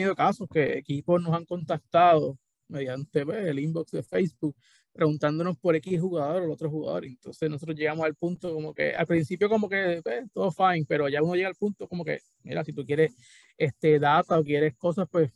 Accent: Lajas, Puerto Rico; yo soy del oeste, yo soy de Laja

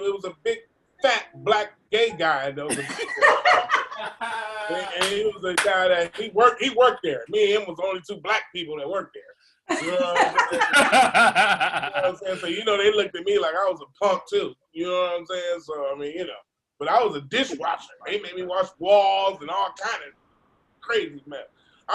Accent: Detroit, Michigan, United States; I'm from Detroit, so I was a city boy.

